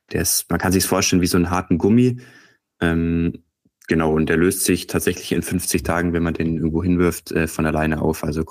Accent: Nuremberg, Bavaria, Germany; Also wir kommen beide aus Nürnberg. Ich war zum Studieren in der Nähe von Heilbronn und bin jetzt wieder zurückgegangen.

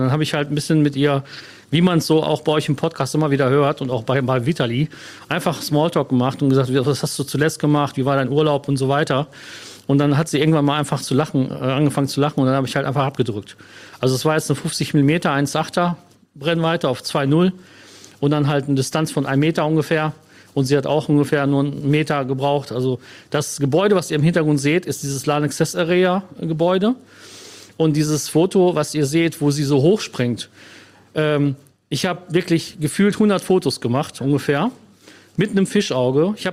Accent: Cologne, North Rhine-Westphalia, Germany; now in Lippe, Germany; ich komme ja aus Köln. Also ich habe meine Kindheit in Köln verbracht und bin dann nach Lippe gezogen

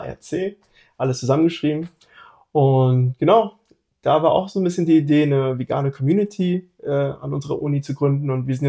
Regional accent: Hannover, Lower Saxony, Germany; Also ich komme ursprünglich auch aus Hannover.

